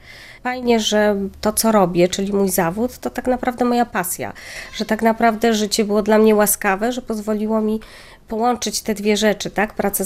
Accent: Subcarpathian Voivodeship, Poland; ja pochodzę z Podkarpacia, więc tam takie korzenie mocno też katolickie, wychowanie wśród sióstr, służebniczek

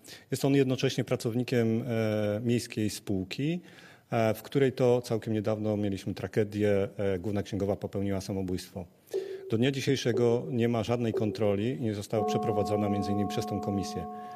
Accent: Zielona Góra, Lubusz Voivodeship, Poland; Też jestem rodowitym zielonogórzaninem. Tutaj się urodziłem, tutaj się wychowywałem, tutaj mieszkałem, tu się bawiłem, tu się także uczyłem.

